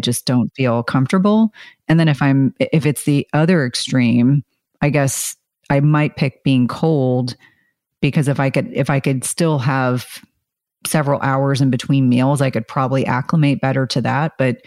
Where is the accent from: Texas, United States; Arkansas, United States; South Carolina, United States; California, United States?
South Carolina, United States; born there; So I was born in South Carolina, and my father's side of the family, we still have family there.